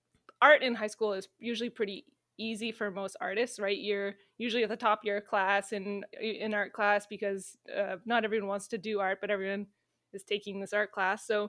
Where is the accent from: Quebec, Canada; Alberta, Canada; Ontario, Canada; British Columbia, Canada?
Ontario, Canada; Ottawa; So I grew up in Ottawa, Ontario, and I've stayed here my whole life other than when I travel.